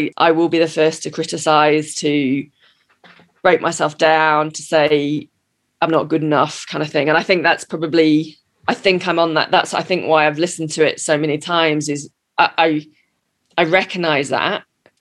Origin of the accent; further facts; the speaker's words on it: United Kingdom; now in United States; I'll be the first to put my hand up. I'm the British cynic. You know, I'm in America